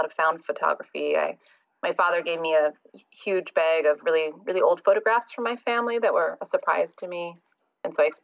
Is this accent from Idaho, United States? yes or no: yes; Idaho, United States; also born or lived in Montana / Portland; I grew up in Idaho and Montana. I was actually born in Portland, but I don't really remember my Oregon years. I was pretty young, but mostly Idaho and Montana, pretty rural areas usually.